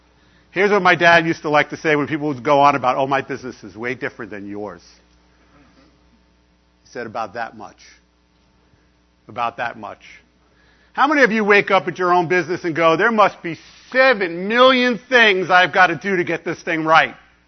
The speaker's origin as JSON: {"language": "English", "region": "New York", "country": "United States", "lives_now": "Arizona, United States", "said": "And you know, I'm from New York originally. I live in Arizona."}